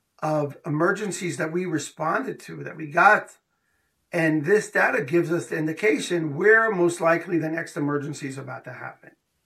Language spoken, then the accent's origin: English; Jerusalem, Jerusalem District, Israel; I was a young boy and I was growing up in Beit Vagan in Jerusalem